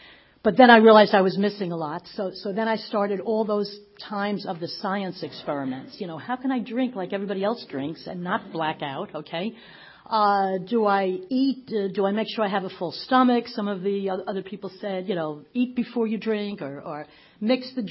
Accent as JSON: {"language": "English", "region": "New Jersey", "country": "United States", "tie": "born or raised there", "said": "I grew up in North Jersey, metropolitan New York."}